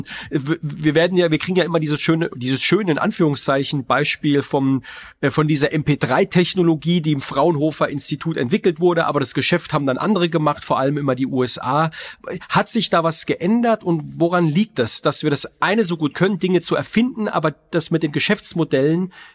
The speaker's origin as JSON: {"language": "German", "town": "Heidelberg", "region": "Baden-Württemberg", "country": "Germany", "tie": "born or raised there", "said": "aus meiner Heimatregion in Heidelberg"}